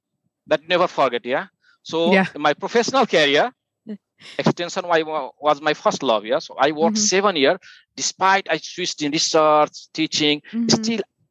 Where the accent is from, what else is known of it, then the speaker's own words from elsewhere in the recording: Nepal; English is a second language; I was born and raised in Nepal, you know.